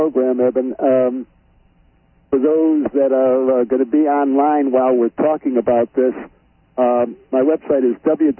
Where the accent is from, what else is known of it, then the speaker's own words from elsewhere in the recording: Chicago, Illinois, United States; He held a press conference for all the local press in my hometown of Chicago.